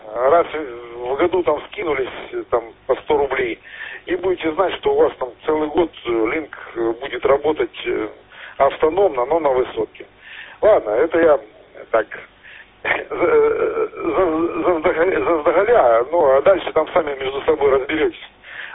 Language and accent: Russian; Donbas, Ukraine; Давайте, мужики, я с Донбасса